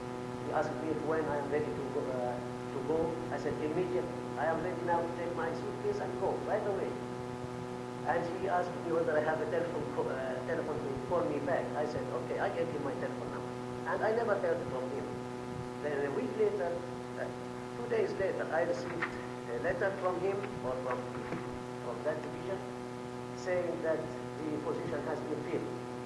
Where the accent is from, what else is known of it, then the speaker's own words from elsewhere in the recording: Egypt; now in Fairbanks, United States; I'm originally from Egypt, but I have the honor to be American citizen, and I received my citizenship in Fairbanks in 1976.